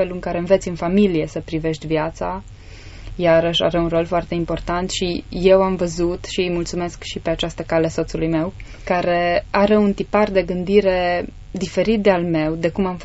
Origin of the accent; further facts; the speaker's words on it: Romania; la noi, ca și cultură, ca și români